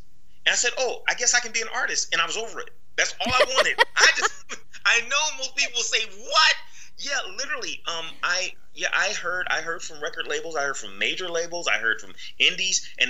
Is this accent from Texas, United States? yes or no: no; Nebraska, United States; and I'm from Nebraska